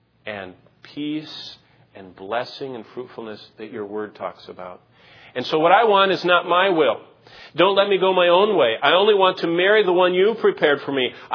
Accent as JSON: {"language": "English", "region": "Michigan", "country": "United States", "tie": "born or raised there", "said": "I think about growing up in Michigan as a child. I had one of those idyllic childhood times. I lived by a lake with my parents."}